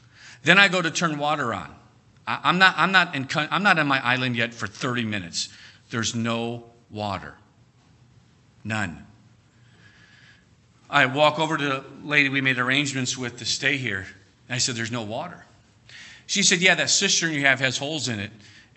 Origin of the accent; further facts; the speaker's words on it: Cleveland, Ohio, United States; I grew up in Cleveland, Ohio. All right, my dad was a rock and roll DJ. I did not grow up in a Christian home.